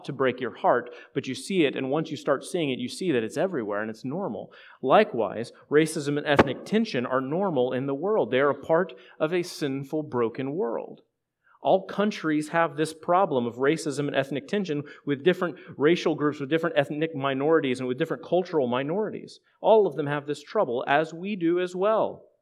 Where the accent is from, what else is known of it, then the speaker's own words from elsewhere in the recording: United States; being white American, it's really easy for us to think about ourselves as the insider because we're a cultural majority in our country.